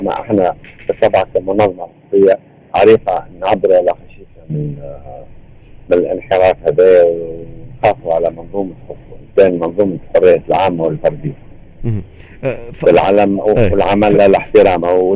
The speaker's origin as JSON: {"language": "Arabic", "country": "Tunisia", "said": "لأنه عندنا في تونس تظهر بالوطنيين"}